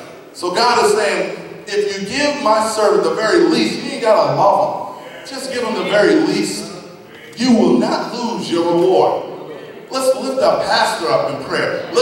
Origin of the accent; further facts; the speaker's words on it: New York City, New York, United States; I remember growing up in New York City, there were so many good players at the time that I was trying to play.